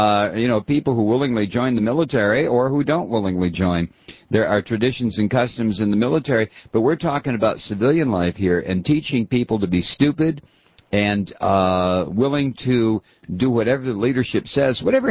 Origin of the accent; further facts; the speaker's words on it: Toledo, Ohio, United States; By the way, you know I'm from Toledo, right?